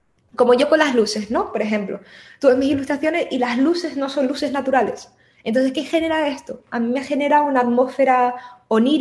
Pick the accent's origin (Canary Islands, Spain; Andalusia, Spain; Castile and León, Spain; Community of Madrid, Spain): Canary Islands, Spain; Voy a ir a uno aquí en las islas, que yo soy canaria.